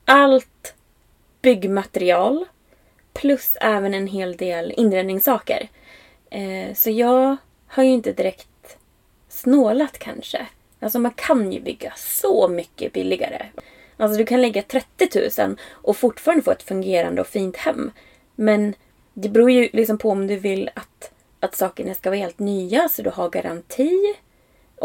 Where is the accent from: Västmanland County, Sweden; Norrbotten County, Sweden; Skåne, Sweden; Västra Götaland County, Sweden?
Västmanland County, Sweden; Västerås; moved away as an adult; Just nu sitter jag i min bil i Västerås. Jag kommer ju faktiskt från Västerås ursprungligen. Men det var väldigt många år sedan som jag bodde här. Jag tror jag var typ 21 när jag flyttade därifrån.